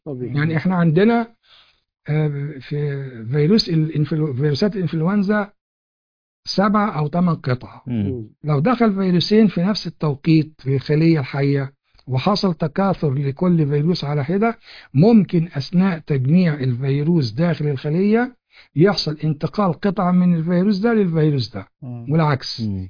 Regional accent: Egypt; وموجود هنا عندنا في مصر.

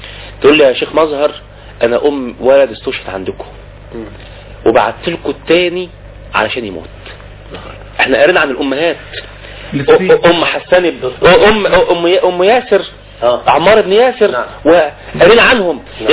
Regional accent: Egypt; النهاردة انت ممكن ترفع راسك وتقول انا مصري في اي مكان في العالم

